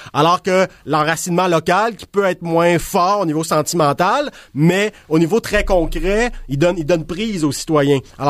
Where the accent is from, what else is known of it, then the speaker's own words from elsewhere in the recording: Quebec, Canada; c'est québécois, on est québécois, ça nous appartient